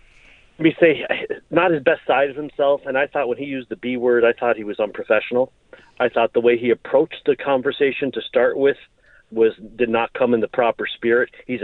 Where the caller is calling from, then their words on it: Halifax, Nova Scotia, Canada; also born or lived in Niagara Falls, Canada; because I'm calling from Halifax. Used to live in Niagara Falls, Ontario.